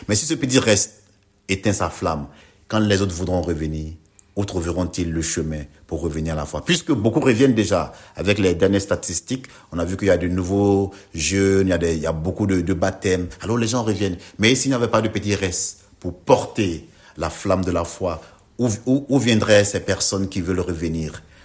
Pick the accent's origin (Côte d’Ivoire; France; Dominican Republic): Côte d’Ivoire; Je suis de la Côte d'Ivoire